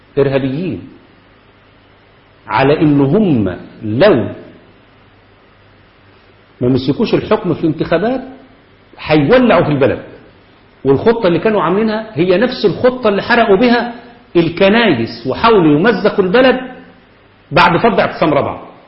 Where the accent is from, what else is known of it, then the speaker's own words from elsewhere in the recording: Egypt; قياسا على اللي حصل عندنا في مصر